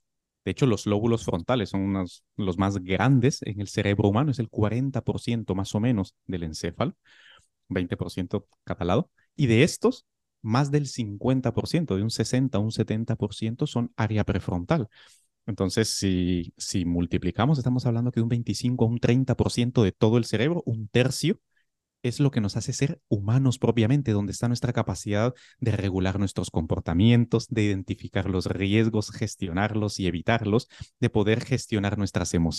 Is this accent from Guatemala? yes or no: yes; Guatemala; moved away as an adult; now in Palma de Mallorca, Spain; Yo soy guatemalteco y nacionalizado en España. Hice la carrera de medicina allí en mi país. Vine a España a hacer la residencia en neurocirugía en el Hospital Clínico San Carlos en Madrid. Y llevo 6 años ya trabajando como neurocirujano staff en Palma de Mallorca